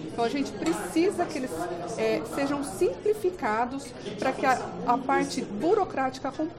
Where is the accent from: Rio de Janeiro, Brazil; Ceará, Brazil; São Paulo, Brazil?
São Paulo, Brazil; Venho de uma região do estado de São Paulo que há 30 anos atrás não tinha irrigação como uma ferramenta de verticalização.